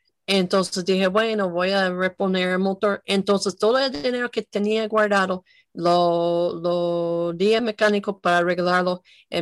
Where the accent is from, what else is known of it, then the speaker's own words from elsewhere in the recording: United States; Sí, no somos los gringos ricos que piensan, ¿verdad?